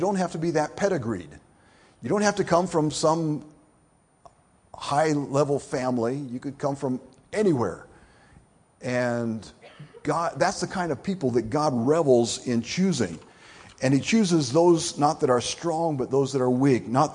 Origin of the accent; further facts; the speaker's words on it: United States; And I said, "Yeah, but I'm from America."